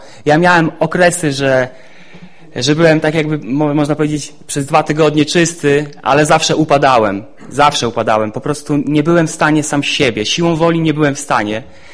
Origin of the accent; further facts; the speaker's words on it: Kolno, Podlaskie Voivodeship, Poland; pochodzę z małej miejscowości o nazwie Kolno, to jest województwo podlaskie.